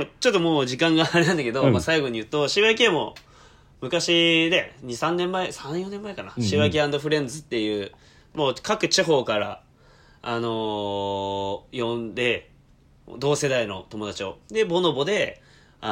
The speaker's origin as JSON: {"language": "Japanese", "region": "Hokkaido", "country": "Japan", "tie": "born or raised there", "said": "僕の地元北海道の最高な友人の一人"}